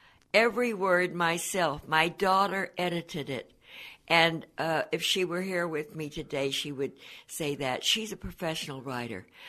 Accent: Santa Monica, California, United States; born there; Well, I was born in Santa Monica in 1910. My mother was born in Selma, California, which is in the great San Joaquin Valley.

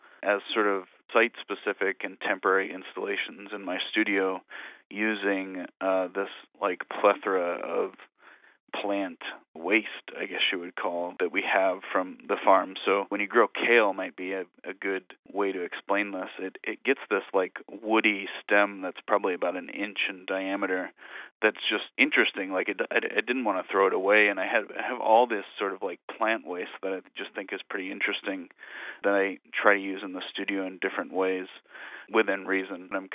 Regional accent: Illinois, United States; I grew up in Northern Illinois and then attended two colleges in Illinois.

